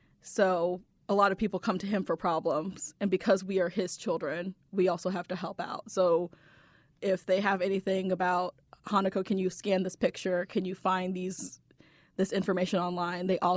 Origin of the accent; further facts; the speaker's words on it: Munster, Indiana, United States; born there; I was born in Munster, Indiana, actually on Halloween.